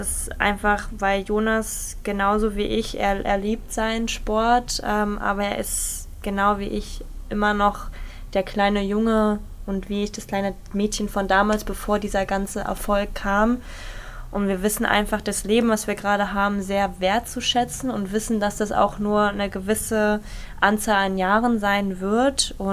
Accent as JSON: {"language": "German", "region": "Berlin", "country": "Germany", "tie": "born there", "said": "ich als gebürtige Berlinerin, die ja auch diese ganzen Trainingsstätten und alles tagtäglich die letzten 20 Jahre genutzt hat"}